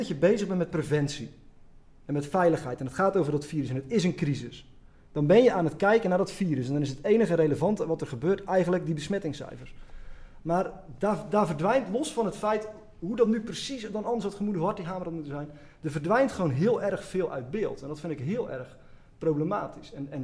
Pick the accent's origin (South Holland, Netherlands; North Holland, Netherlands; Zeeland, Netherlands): Zeeland, Netherlands; ik kom uit Zeeland